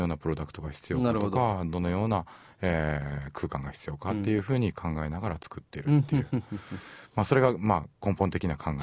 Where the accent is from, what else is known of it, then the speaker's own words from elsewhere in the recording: Osaka, Japan; born there; 生まれもまあ大阪なので